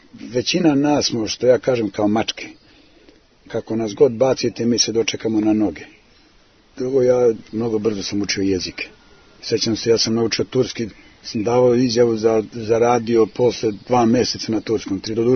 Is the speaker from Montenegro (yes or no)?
no; Gornji Milanovac, Šumadija and Western Serbia, Serbia; Ja kad sam došao, tretiran sam kao Milanovčanin